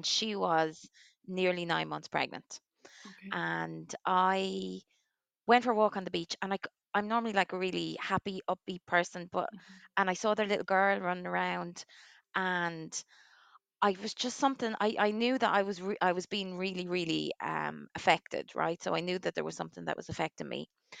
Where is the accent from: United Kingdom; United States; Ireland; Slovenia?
Ireland; Waterford, Munster; now in Leixlip, Ireland; I'm from Waterford. I am obviously a twin mum. I only have twins. I had my twins when I was 41. I'm currently, I live in Leixlip.